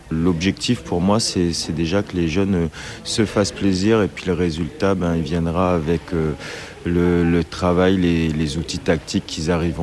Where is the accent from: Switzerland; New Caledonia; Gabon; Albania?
New Caledonia; on n'était pas sûr d'avoir les Océanias chez nous en Nouvelle-Calédonie